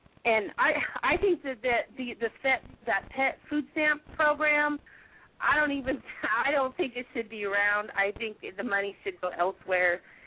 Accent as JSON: {"language": "English", "region": "Texas", "country": "United States", "said": "I'm from Texas."}